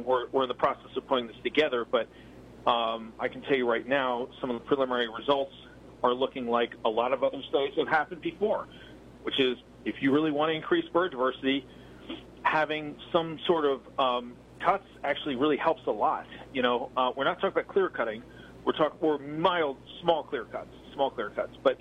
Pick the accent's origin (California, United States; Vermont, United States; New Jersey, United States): New Jersey, United States; so I know New Jersey better than New York, of course, because I'm from New Jersey.